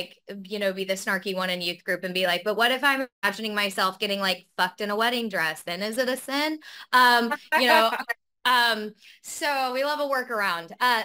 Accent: Branson, Missouri, United States; Branson, baby.

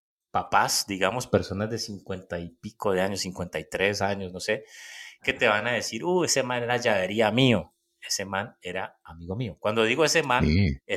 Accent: Cali, Valle del Cauca, Colombia; en cuanto a Cali, ¿yo qué te puedo decir de Cali? Cali tenemos como un español un poco...

